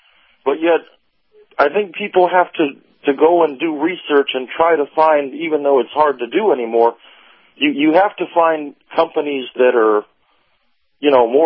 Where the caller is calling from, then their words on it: Clearwater, Florida, United States; Captain, Professor … in Clearwater.